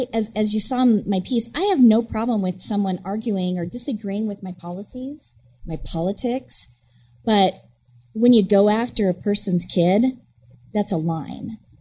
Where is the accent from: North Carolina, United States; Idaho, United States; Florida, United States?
Idaho, United States; Emmett; And I'm from Gem County, Emmett.